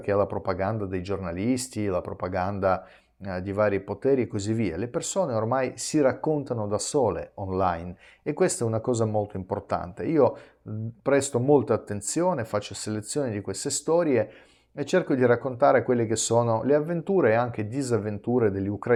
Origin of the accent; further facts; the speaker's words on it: Transnistria, Moldova; Italian is a second language; now in Italy; io sono russo dalla Transnistria, che fa parte di quello che una volta si chiamava la Repubblica Socialista Moldava, è un casino di situazioni, però comunque la mia etnia è sempre russa.